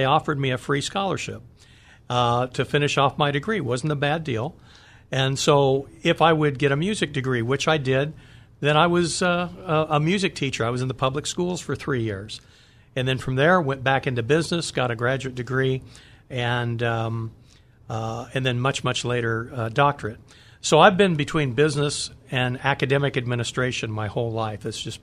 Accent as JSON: {"language": "English", "town": "Riverside", "region": "California", "country": "United States", "tie": "born or raised there", "said": "Sure. I grew up in Riverside, so I'm a Southern California boy."}